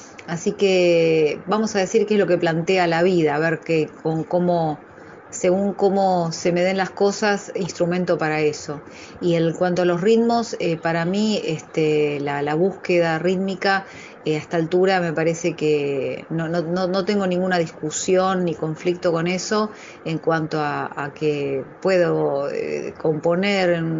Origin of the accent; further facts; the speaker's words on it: Buenos Aires, Argentina; born there; accent: Rioplatense; se me nota lo rioplatense, mitad de mi familia uruguaya y mitad argentina. Sí, yo nací en Buenos Aires, pero mi historia y mi raíz viene de Uruguay también.